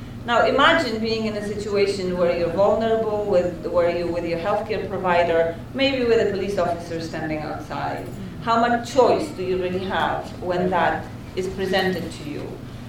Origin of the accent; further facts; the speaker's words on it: Poland; I come from Poland.